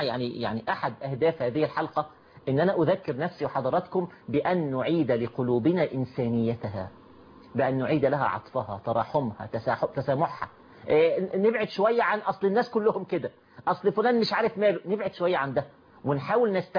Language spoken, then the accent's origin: Arabic; Egypt; موجوده في قلوبنا كمصريين او كعرب.